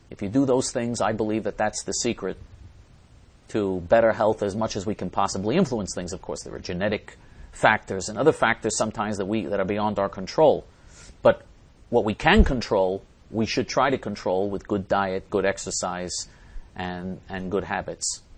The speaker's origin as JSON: {"language": "English", "region": "New York", "country": "United States", "tie": "born or raised there", "said": "Now, if you're talking about my home state of New York, which is an insane left-wing Sodom and Gomorrah piece of garbage state"}